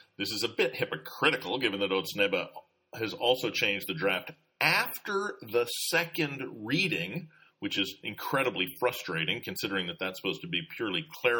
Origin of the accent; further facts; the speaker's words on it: Dallas, Texas, United States; the statue of Robert E. Lee is removed from what until now was known as Lee Park in my hometown, Dallas, Texas.